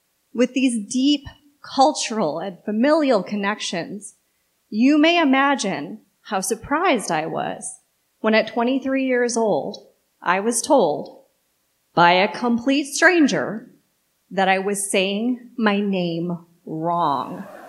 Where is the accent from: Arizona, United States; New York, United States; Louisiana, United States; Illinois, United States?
Illinois, United States; Chicago; It's like a strange cousin to, where are you from? And when I say Chicago, the equally problematic follow-up, no, where are you really from?